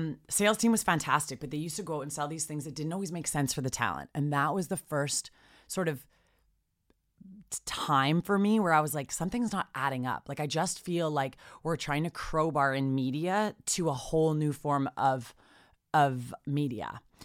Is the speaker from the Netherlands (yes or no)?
no; Canada; I'm Canadian.